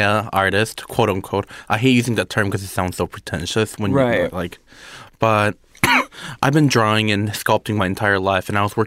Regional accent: Michigan, United States; born there; No, I was born in Michigan.

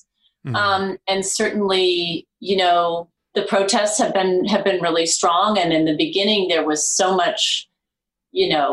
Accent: New York, United States; I have never considered doing a television series that shoots in Los Angeles before, because I am a New Yorker.

